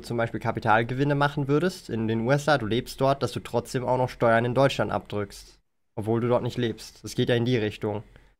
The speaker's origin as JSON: {"language": "German", "country": "Switzerland", "said": "das habe ich einfach mitbekommen als Schweizer"}